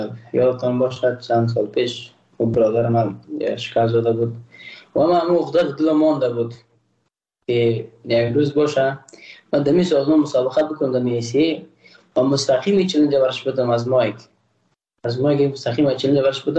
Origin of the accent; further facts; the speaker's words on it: Afghanistan; ما یک افغان هستم